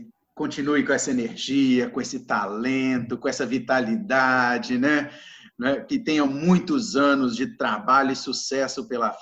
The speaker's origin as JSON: {"language": "Portuguese", "town": "Belo Horizonte", "region": "Minas Gerais", "country": "Brazil", "said": "Eu sou de Belo Horizonte"}